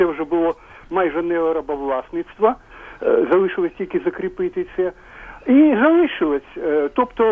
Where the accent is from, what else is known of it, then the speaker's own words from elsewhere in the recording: Kyiv, Ukraine; я киянин.